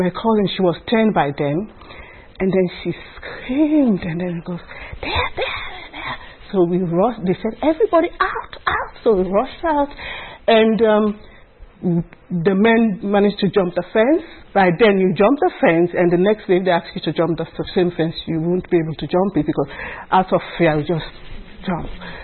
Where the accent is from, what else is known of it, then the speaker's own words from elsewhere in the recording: Freetown, Western Area, Sierra Leone; English is a second language; I was born in Freetown, as I say, and I was born in Waterloo Street.